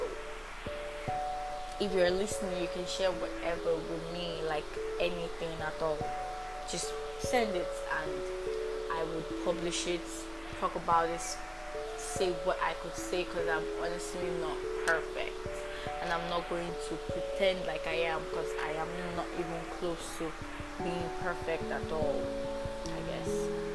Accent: Nigeria; As a Yoruba girl that I have, I need to have it to prove to y'all that I am Nigerian, like 100% Nigerian.

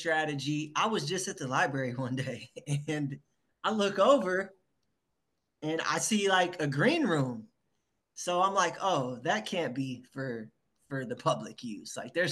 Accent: Ohio, United States; I am from Ohio.

